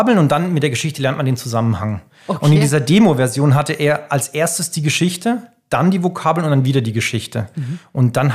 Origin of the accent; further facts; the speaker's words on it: Ihringen, Baden-Württemberg, Germany; also ich komme aus Iring am Kaiserstuhl